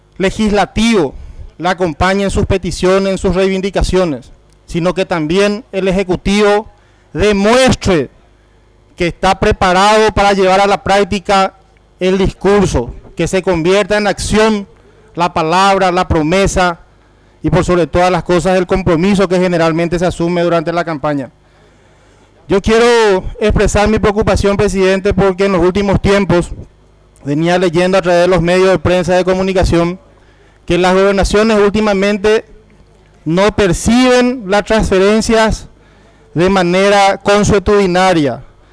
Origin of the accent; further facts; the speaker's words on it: Iguarí, Guairá, Paraguay; yo soy de Iguarí, él es de Villarrica.